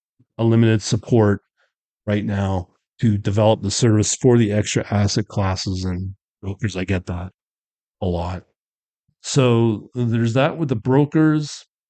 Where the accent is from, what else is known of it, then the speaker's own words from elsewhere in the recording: Canada; So TradeStation, from what I understand as a Canadian, I'm not allowed to work with TradeStation.